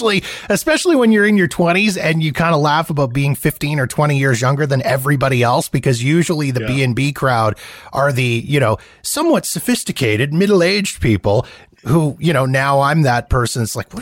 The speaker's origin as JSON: {"language": "English", "region": "California", "country": "United States", "said": "As a Californian, I'm right in there saying, listen, I'm going to take all you down right now."}